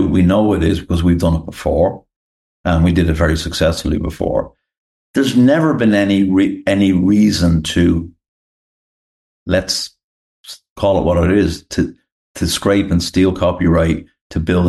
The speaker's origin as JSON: {"language": "English", "country": "Ireland", "said": "I'm Irish, so let's say"}